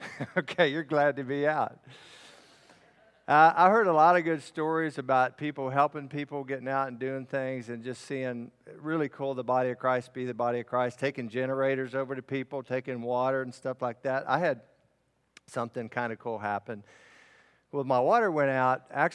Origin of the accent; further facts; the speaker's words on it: Lubbock, Texas, United States; I'm from Lubbock, Red Raiders. Any Red Raiders out there?